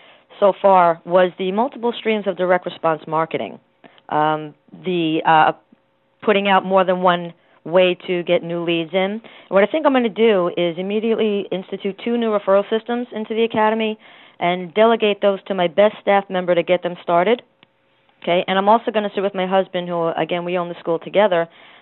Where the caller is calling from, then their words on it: Coral Springs, Florida, United States; I'm calling from Coral Springs, Florida.